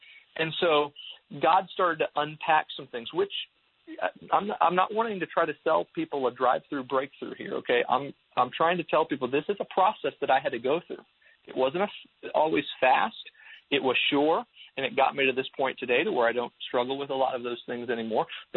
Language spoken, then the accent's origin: English; Missouri, United States; to this youth group that was just about 15 minutes away in Illinois, across the river, and because I was raised in Missouri.